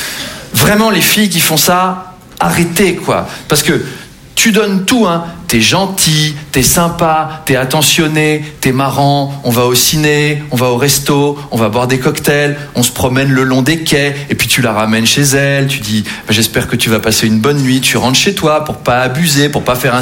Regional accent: Versailles, Île-de-France, France; Moi, j'ai grandi à Versailles, hein. Très, très catholique comme environnement.

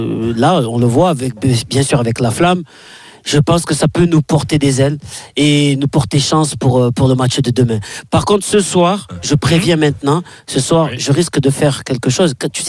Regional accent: Marseille, Provence-Alpes-Côte d'Azur, France; On est des Marseillais, on peut exagérer.

